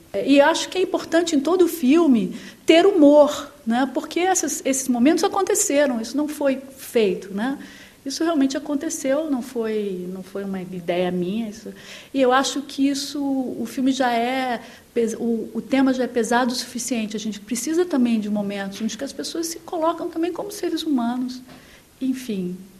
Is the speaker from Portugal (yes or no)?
no; Brazil; como brasileira, como ser social e política, né, que sou, e como brasileira